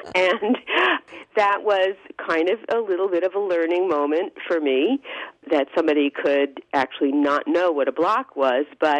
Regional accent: Brooklyn, New York, United States; I'm a native New Yorker. I grew up in Brooklyn, and I took sort of knowing the city, I think, a lot for granted, and lived there after college for about 10 years.

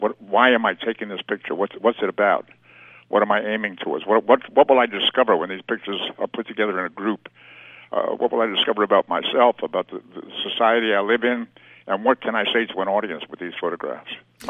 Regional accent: Boston, Massachusetts, United States; I grew up in Boston, so I always look forward to coming home to Massachusetts.

